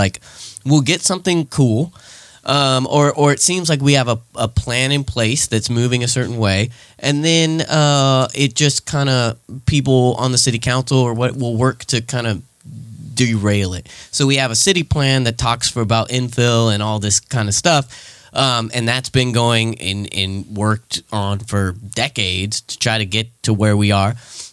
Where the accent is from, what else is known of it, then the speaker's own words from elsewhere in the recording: Kingsburg, California, United States; I'm from Kingsburg, so